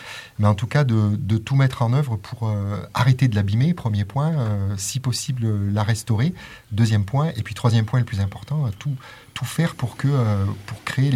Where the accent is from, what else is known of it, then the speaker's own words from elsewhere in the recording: Crest, Auvergne-Rhône-Alpes, France; now in Die, France; j'ai 49 ans bientôt, je suis natif de la vallée, alors un petit peu plus en aval, je suis natif de Cré. Et je me suis installé à Die il y a une bonne quinzaine d'années. C'est un vrai choix que d'être revenu dans la région.